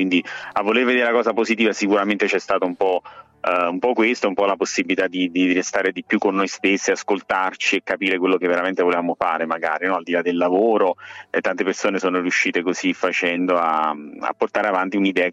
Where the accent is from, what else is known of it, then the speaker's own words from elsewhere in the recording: Battipaglia, Campania, Italy; avevo la squadra del mio paese che è Battipaglia ed era in A2